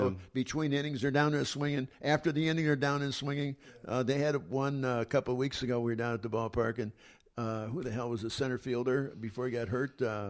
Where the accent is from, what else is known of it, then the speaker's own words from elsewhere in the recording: Chicago, Illinois, United States; I mean, I grew up in Chicago.